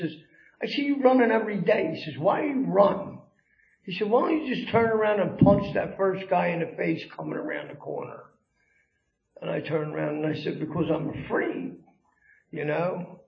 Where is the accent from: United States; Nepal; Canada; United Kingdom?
United States; Philadelphia, Pennsylvania; Anyway, like the gentleman said, I'm from South Philadelphia. I come from a beautiful family.